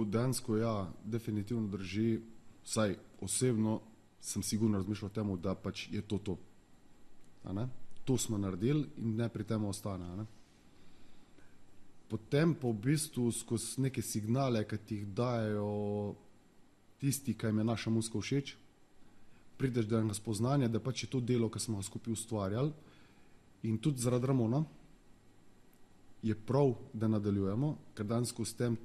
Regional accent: Idrija, Gorizia, Slovenia; ker smo iz Idrije

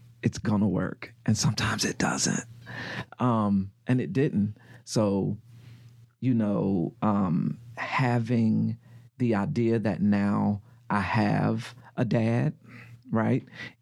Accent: United States; You know, coming from poverty, growing up in Greenfield, what is now James Crossing.

